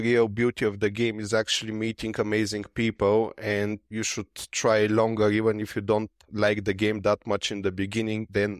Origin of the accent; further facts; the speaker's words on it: Bulgaria; English is a second language; I'm from Bulgaria, and Bulgaria used to be a communistic country